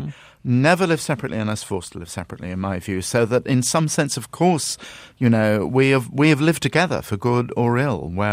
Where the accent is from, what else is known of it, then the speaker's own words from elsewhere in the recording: United Kingdom; Nobody, least of all me, as a little kid growing up in Britain in the 1950s